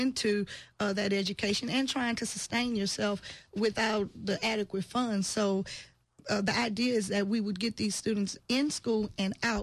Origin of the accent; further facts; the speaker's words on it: Sunnyside, United States; Well, when you come from I came from Sunnyside, and mm-hmm. If you didn't have a parent who had attended college, then you didn't even think that as an option.